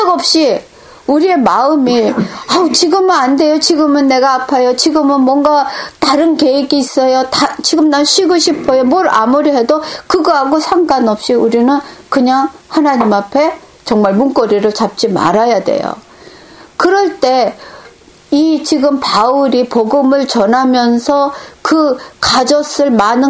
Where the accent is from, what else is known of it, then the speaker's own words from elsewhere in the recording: South Korea; 내가 한국 사람이니까